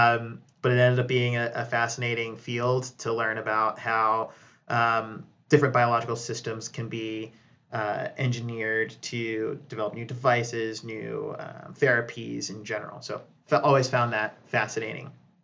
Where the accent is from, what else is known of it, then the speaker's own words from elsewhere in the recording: Worcester, Massachusetts, United States; So I was born and raised in Worcester, Mass. Always had eclectic tastes growing up, which you'll see plays into my career trajectory as well.